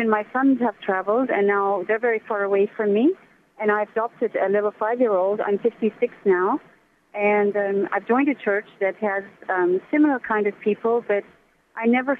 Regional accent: Indonesia; English is a second language; moved away; I was a refugee from Indonesia a long time ago, and a few of my sisters have found roots, but we're all very cultured, and we've lived all over the world

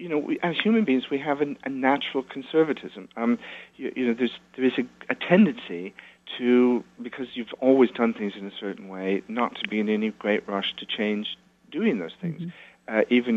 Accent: Iowa, United States; I used to wonder when I was a kid growing up in Iowa, what were they drawing in there?

